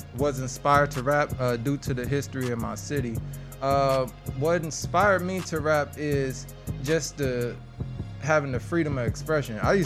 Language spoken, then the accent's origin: English; West Coast, United States; But since I'm from the West Coast, I hear West Coast too.